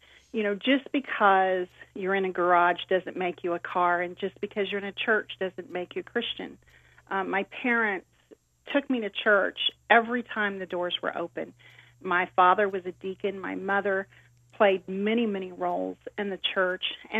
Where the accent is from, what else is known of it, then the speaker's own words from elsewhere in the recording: Joplin, Missouri, United States; I grew up in a town called Joplin, Missouri.